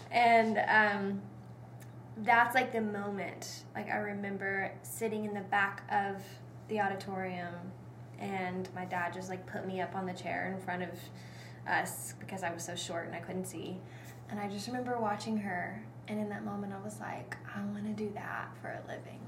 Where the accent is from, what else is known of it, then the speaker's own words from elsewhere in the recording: Alabama, United States; Yeah, so I'm originally from Alabama.